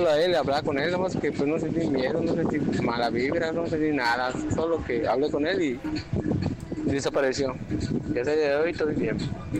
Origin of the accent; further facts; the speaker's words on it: Santa Tehuiz, Yucatán, Mexico; somos de Santa Tehuiz, comisaría de Canacín, cerca de Mérida, de Yucatán.